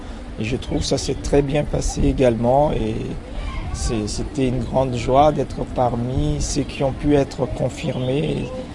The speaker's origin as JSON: {"language": "French", "country": "Madagascar", "also_born_or_lived": "France", "moved": "yes", "lives_now": "Réunion, France", "said": "J'ai quitté Madagascar à peu près en 1975 et par la suite j'ai fait mes études en métropole. Je suis venu à La Réunion à peu près maintenant il y a à peu près 22 ans, donc en 91."}